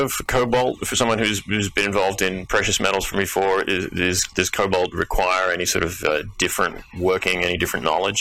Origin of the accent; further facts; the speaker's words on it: Australia; I grew up in Australia, so there's solar panels on every roof